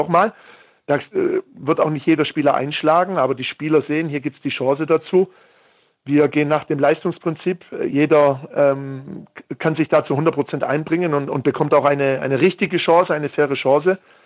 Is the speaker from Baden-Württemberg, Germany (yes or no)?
yes; Heidenheim, Baden-Württemberg, Germany; born there; Ich bin in Heidenheim geboren und Heidenheim ist eine Industriestadt mit unheimlich viel Mittelstand.